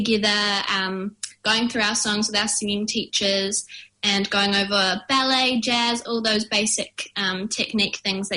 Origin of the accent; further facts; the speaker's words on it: Devonport, Auckland, New Zealand; now in United Kingdom; We're both from Auckland on the North Shore. More specifically, we come from Devonport, which is a nice little part of the peninsula.